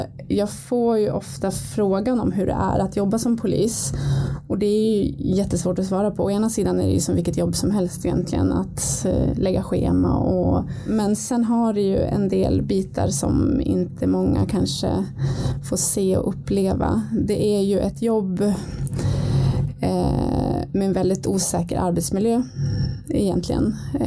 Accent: Östersund, Jämtland County, Sweden; born or raised there; moved away as an adult; also born or lived in Oslo / California; now in Stockholm, Sweden

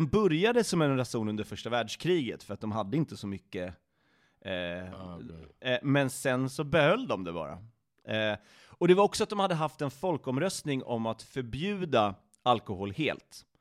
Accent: Sweden; Men jag är svensk.

